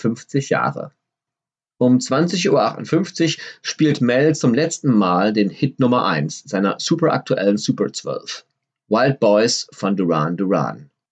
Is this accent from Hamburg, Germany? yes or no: no; Düsseldorf, North Rhine-Westphalia, Germany; an der Shadowstraße in Düsseldorf, meiner Heimatstadt.